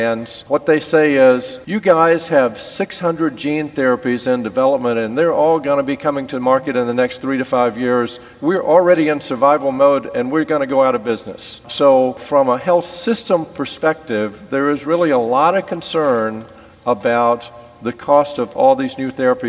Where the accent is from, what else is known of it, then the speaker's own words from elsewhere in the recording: Louisiana, United States; I grew up in Louisiana, so we call them parishes, one of the 10 poorest counties in the U.S., right where Louisiana, Mississippi, and Arkansas come together.